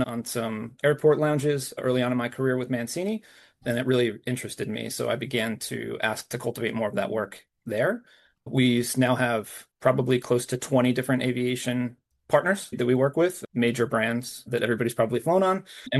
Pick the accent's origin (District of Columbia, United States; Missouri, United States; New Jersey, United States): New Jersey, United States; I worked for some small firms in my home state of New Jersey